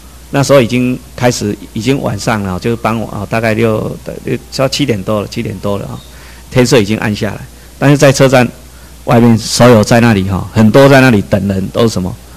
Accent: Taiwan; 他知道我从台湾来的

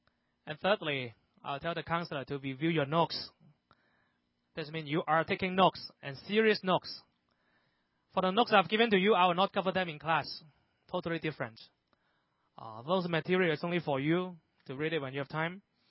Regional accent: Vancouver, British Columbia, Canada; I'm from Canada, Vancouver, Canada. It's a nice place.

